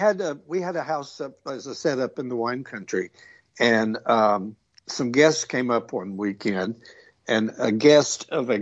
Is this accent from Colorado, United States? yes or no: no; North Carolina, United States; Well, I mean, the background as far as where I grew up and was in North Carolina in a very small town.